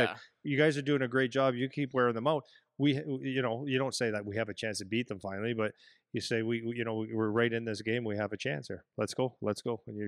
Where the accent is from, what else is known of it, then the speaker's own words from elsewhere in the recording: Canada; And I'm Canadian, by the way.